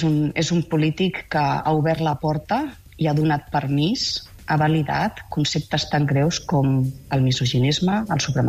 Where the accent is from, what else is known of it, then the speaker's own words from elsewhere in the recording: El Masnou, Catalonia, Spain; now in Detroit, United States; i jo soc del Masnou, soc masnovina i visc a Detroit, a Michigan